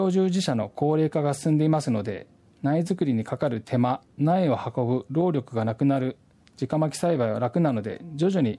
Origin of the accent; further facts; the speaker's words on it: Chiba, Japan; now in Fukuyama, Japan; 千葉県の出身です。福山に来てちょうど10年くらい経ちます。福山に来る前は筑波の研究所に3年ほど在籍していました。